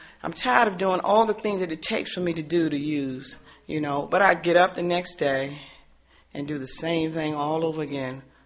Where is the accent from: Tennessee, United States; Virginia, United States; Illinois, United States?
Virginia, United States; Alexandria; I'm from Alexandria, Virginia.